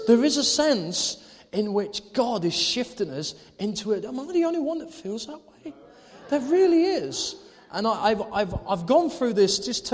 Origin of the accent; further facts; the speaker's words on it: United Kingdom; Surely not. We're British.